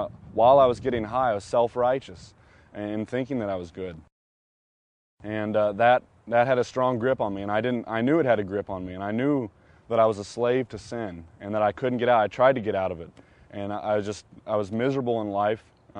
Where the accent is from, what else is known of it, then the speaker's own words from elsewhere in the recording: Columbia, Missouri, United States; I'm 22 years old, and I'm from Columbia, Missouri, in the United States here.